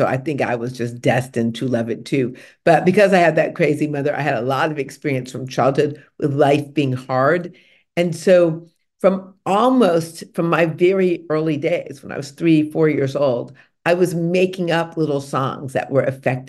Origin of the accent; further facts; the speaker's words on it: Detroit, Michigan, United States; One, as you say, I was born in Detroit in 1959. I was born in the very same year as Motown Records. But that first part, life is hard, God is real, that was part of my Black girlhood in Detroit, evangelical Christianity.